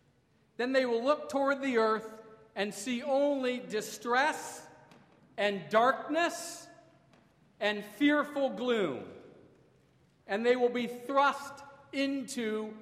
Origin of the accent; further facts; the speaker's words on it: Dayton, Ohio, United States; When I was a young boy growing up near Dayton, Ohio, we only had, at the time, three television stations to choose from